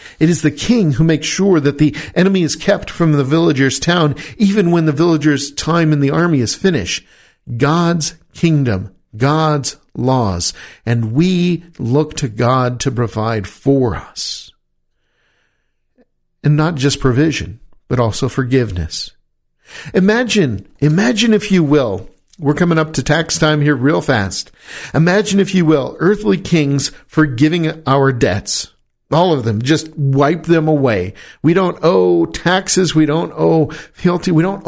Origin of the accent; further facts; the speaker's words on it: United States; Now, make no mistake, I'm an American. I love this country.